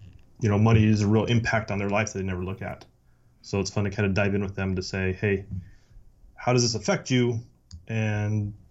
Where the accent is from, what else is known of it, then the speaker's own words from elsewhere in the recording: Utah, United States; So I grew up in Utah.